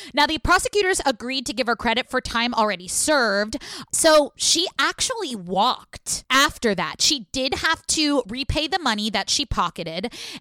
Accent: Oakland, California, United States; And she's in my hometown of Oakland, California.

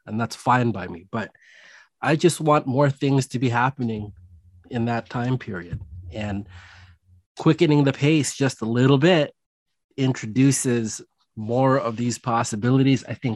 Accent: West Coast, United States; I mean, I'm from the West Coast. I have never heard anything quite like that.

